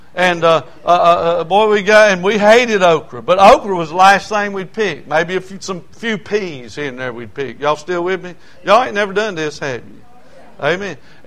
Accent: the South, United States; And but I grew up in the South. I don't mind hot weather.

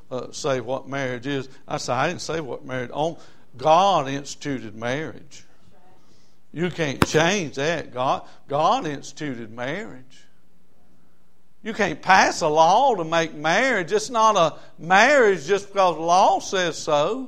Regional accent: United States; Now, I grew up in America, and I'm 60 something years old, and but I grew up in America

